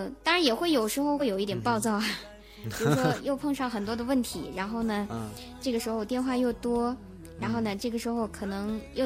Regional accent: Yunnan, China; 因为我本身是南方的，我是云南的，然后针对四川啊什么贵州这边的方言我还勉强能听懂一点，但是有些真的很地道的四川方言我真听不懂。

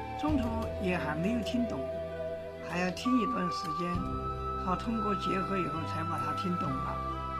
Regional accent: Chongqing, China; 我是重庆的。

